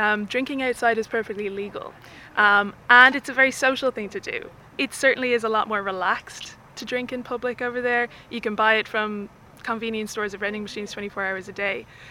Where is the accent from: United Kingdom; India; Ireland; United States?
Ireland; Dublin, Leinster; also born or lived in Japan; I'm from Dublin, but I lived most of the last 5 years in Yamagata in rural Japan.